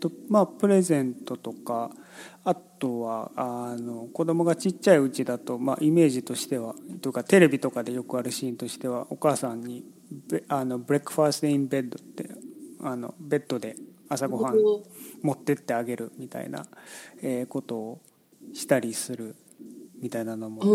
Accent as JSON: {"language": "Japanese", "region": "Saitama", "country": "Japan", "tie": "born or raised there", "said": "うちは父が鹿児島の出身なんですけど、僕自身は埼玉の生まれて育ってますけど"}